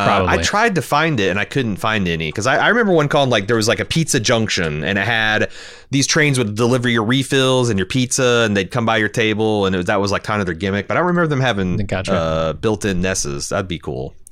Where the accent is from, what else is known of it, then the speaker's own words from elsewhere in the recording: Sheldon, Iowa, United States; I'm from Sheldon, Iowa, a small town of 5,000 people, mentioned last week as having the worst mascot.